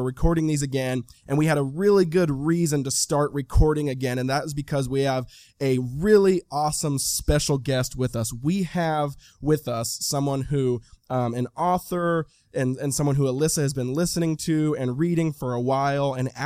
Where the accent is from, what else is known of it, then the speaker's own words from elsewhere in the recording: Pacific Northwest, United States; We were a little familiar with that type of vibe since we both grew up in Pacific Northwest.